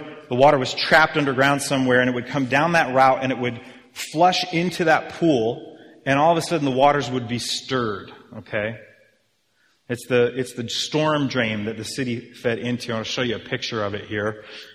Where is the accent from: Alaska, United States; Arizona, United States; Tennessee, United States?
Arizona, United States; Mesa; Where I grew up in Arizona, in Mesa, all the parks, you have the city level streets, right?